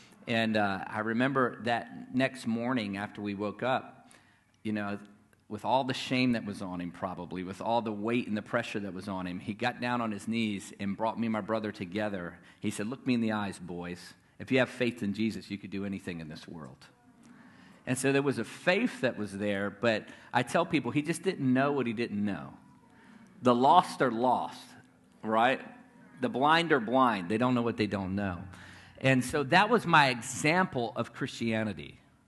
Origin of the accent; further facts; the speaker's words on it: Newport News, Virginia, United States; I grew up in Newport News, Virginia, where you could throw a rock and hit three churches by accident. There's a church everywhere in Virginia.